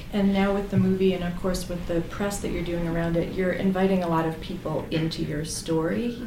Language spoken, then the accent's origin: English; Boston, Massachusetts, United States; And Jake, I'm from Boston, and I actually was living there at the time that this all happened